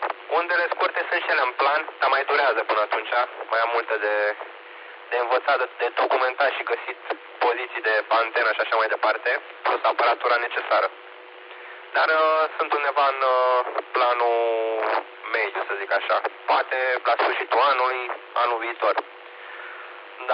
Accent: Bucharest, Romania; sunt nou venit în zonă. Am crescut în București, prin diverse cartiere, dar am reușit acum să ridic aici o casă și acum sunt de-a locului. Da, e o zonă frumoasă, zonă liniștită

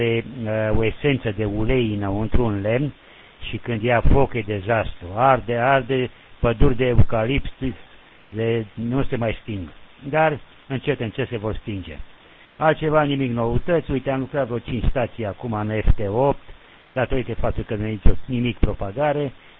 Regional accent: Craiova, Dolj, Romania; Mi-a face mare plăcere să fiu și eu acolo la un mic și o bere în orașul meu natal, Craiova.

